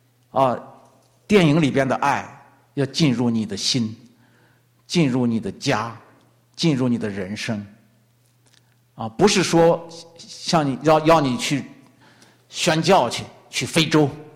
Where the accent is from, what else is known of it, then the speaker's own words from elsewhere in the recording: China; now in Vancouver, Canada; 我们从中国来到加拿大温哥华来干什么来了？